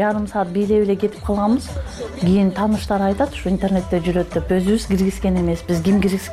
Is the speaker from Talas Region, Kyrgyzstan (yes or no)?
yes; Talas Region, Kyrgyzstan; now in Bishkek, Kyrgyzstan; Биз өзүбүз Бишкекте турабыз, Таластан болобуз.